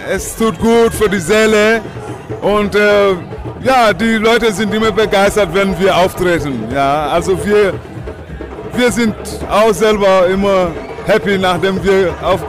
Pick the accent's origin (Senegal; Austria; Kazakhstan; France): Senegal; Casamance; German is a second language; now in Germany; Ja, es geht um Frieden in meiner Heimat, da wo seit 32 Jahren Bürgerkrieg herrscht.